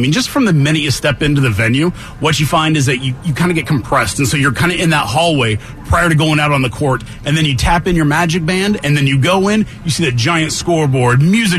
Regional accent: Houston, Texas, United States; Houston, buddy.

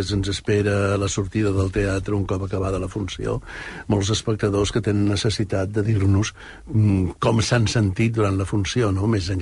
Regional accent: Mollet del Vallès, Catalonia, Spain; quan jo era petit, vivia a Mollet, on jo vaig néixer

